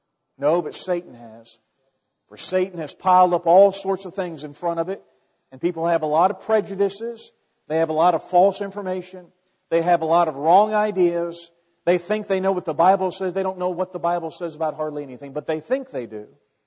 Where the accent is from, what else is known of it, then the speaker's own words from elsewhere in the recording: United States; and I'm an American